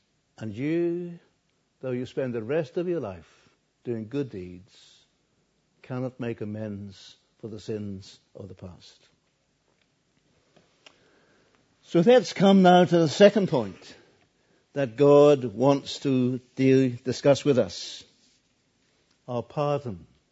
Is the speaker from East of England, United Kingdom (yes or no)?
yes; Norwich, East of England, United Kingdom; born there; where I was born in Norwich